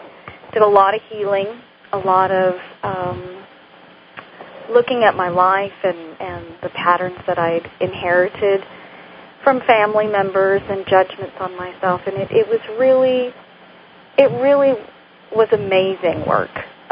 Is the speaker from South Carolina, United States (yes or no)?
no; Versailles, Kentucky, United States; I'm from Versailles, Kentucky.